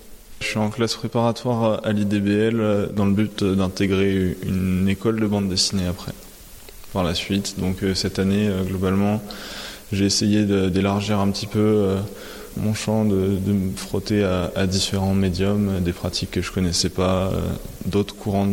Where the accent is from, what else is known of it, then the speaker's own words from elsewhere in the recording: Gap, Provence-Alpes-Côte d'Azur, France; Non, moi, je suis de Gap. Il n'y a pas grand-chose à dire sur Gap.